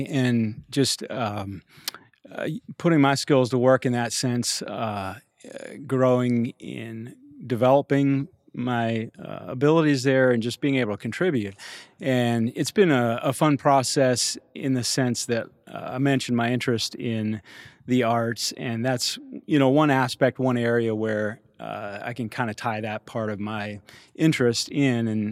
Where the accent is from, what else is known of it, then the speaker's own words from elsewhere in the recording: Meadville, Pennsylvania, United States; I'm from Meadville, Pennsylvania.